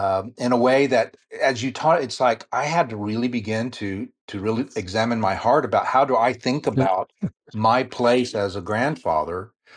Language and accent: English; San Antonio, Texas, United States; also born or lived in New York; contemplating leaving New York to come to San Antonio, where we're both from San Antonio